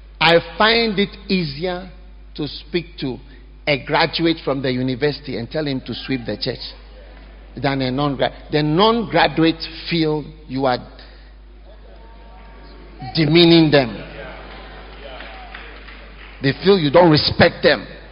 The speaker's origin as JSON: {"language": "English", "country": "Panama", "lives_now": "South Africa", "said": "So coming to South Africa, and you know, I'm coming from Panama. That's South America. They speak Spanish."}